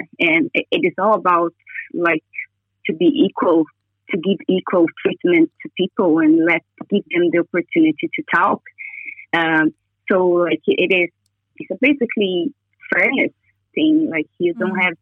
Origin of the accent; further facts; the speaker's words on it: Brazil; And I told him, like, I am from Brazil.